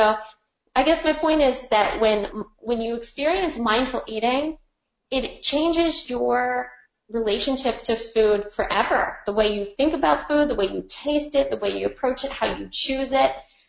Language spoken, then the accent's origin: English; Ohio, United States; I'm from Ohio, so as you can imagine, we were very like meat and potato states.